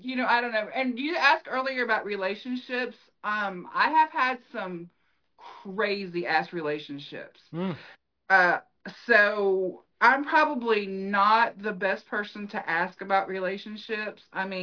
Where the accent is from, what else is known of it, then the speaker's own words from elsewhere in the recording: the South, United States; accent: Southern; We're from the South, obviously, with this accent. So, we're just a big old Southern family with just big Southern personalities.